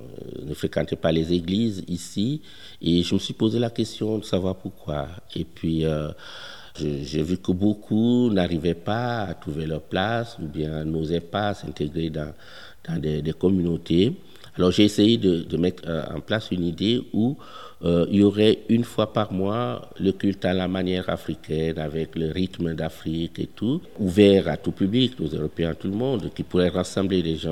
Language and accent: French; Switzerland; je suis suisse